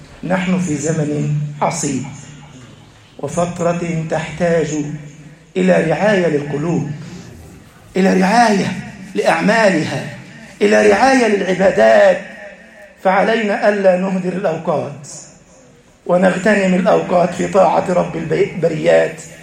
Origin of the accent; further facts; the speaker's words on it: Egypt; اجعل بلدنا مصر أمنا أمانا، سخاء رخاء، وسائر بلاد المسلمين